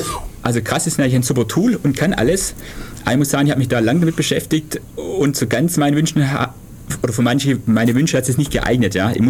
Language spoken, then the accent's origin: German; Süßen, Baden-Württemberg, Germany; bei mir war zum Beispiel, glaube ich, Blaubeuren oder Süßen, wo ich herkomme, war nicht drin.